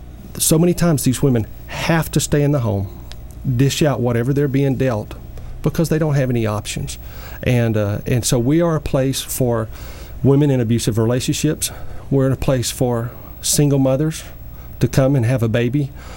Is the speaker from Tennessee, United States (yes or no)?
no; Texas, United States; now in Guatemala; You'd never guess I was from West Texas.